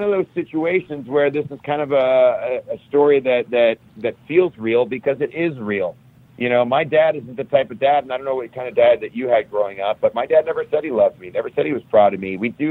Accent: Cleveland, Ohio, United States; And so when you're in Cleveland, Ohio, which is my hometown where I grew up, there's a lot of nostalgia.

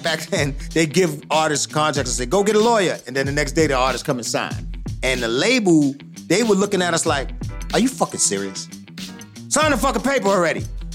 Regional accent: Bronx, New York, United States; You know, you got to remember, we came from the Bronx.

